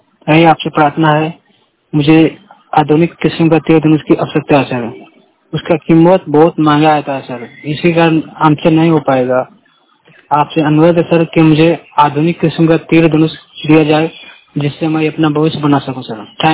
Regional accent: Bihar, India; मैं दिव्यांग हूँ, मेरा 60% डिसेबिलिटी है। मैं पटना जिला का रहने वाला हूँ।

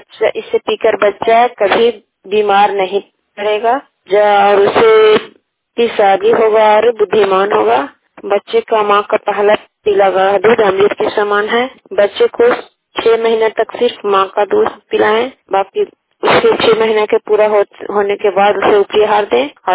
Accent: Bihar, India; ग्राम सुकरोर है, पोस्ट भोही पंचायत कछियावा जिला नालंदा का निवासी हूँ।

